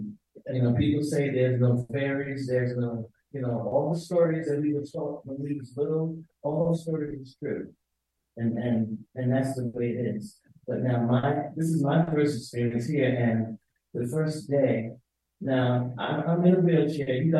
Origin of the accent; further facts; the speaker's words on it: Pennsylvania, United States; I come from Pennsylvania.